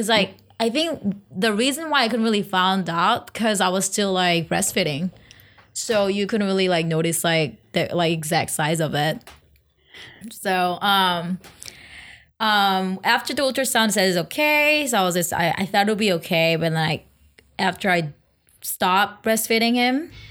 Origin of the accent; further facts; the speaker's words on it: South Korea; moved away as an adult; now in United States; So, I was born and raised in Korea. I moved here probably 12 years ago, like after I graduated college.